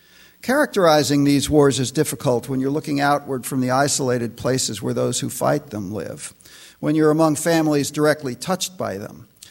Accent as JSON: {"language": "English", "region": "New York", "country": "United States", "said": "we're from New York State originally, and so it's familiar territory to us. Even though it's a very big state, even though we didn't grow up in the very upstate area"}